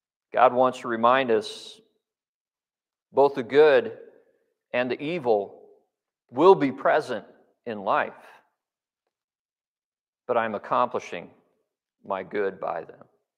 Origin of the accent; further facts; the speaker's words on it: Hong Kong; Remember growing up in Hong Kong, very densely populated country.